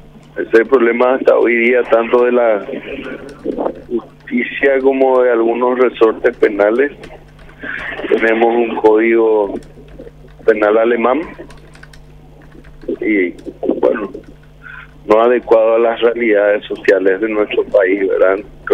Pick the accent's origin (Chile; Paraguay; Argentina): Paraguay; Como ciudadano paraguayo te estoy diciendo eso